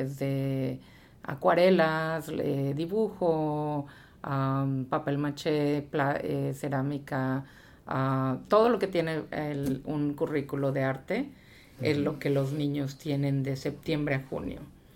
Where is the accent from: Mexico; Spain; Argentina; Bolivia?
Mexico; nosotros crecimos en México, fuimos a la Universidad en México